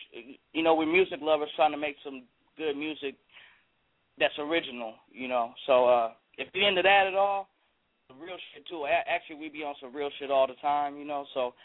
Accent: Oakland, California, United States; also born or lived in Jamaica; I came here when I was very young to Oakland. So I'm an Oakland boy. My parents are from Jamaica. So I'm a Jamaican, you know. My household was a little different than the average East Oakland household.

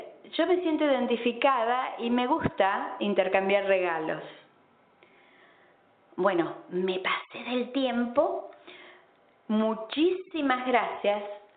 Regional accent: Argentina; los Reyes Magos en mi país, Argentina, tienen una presencia muy, muy importante

